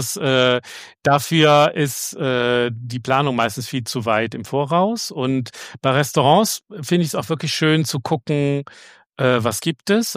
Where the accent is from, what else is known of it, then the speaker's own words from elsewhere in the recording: Germany; dann bin ich als ordentlicher deutscher Bürger